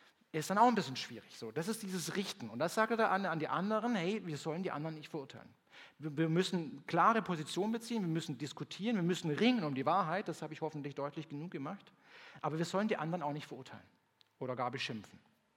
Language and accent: German; Baden-Württemberg, Germany; Oder wenn ich da bei uns im Schwarzwald damals denke, wenn irgendwo ein anderer Pfarrer gekommen ist und so weiter, war das erste Thema immer, ich der gleibig.